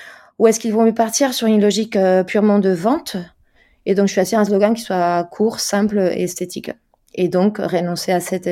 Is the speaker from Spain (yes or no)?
yes; Spain; French is a second language; Je suis espagnole, donc effectivement, ouais, si t'entends au-delà de l'accent, des mots bizarres, tu sauras pourquoi.